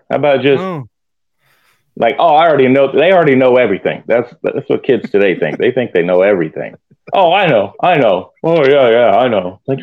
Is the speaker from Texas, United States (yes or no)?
yes; Texas, United States; growing up in Texas in the 1980s, when I was a kid, like, I was on my best behavior all the time